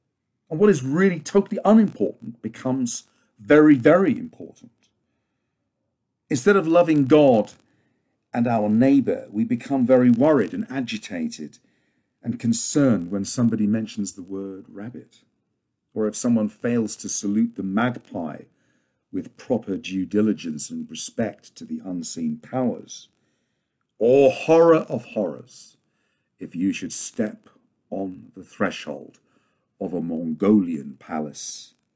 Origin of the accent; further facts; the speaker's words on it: East of England, United Kingdom; I grew up in Hertfordshire.